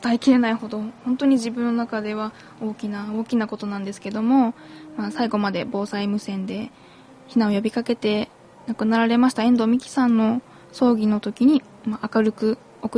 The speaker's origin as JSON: {"language": "Japanese", "region": "Miyagi", "country": "Japan", "lives_now": "Tokyo, Japan", "said": "もともと宮城、私宮城出身で、宮城にいる時に、まあ、学生の時ですね"}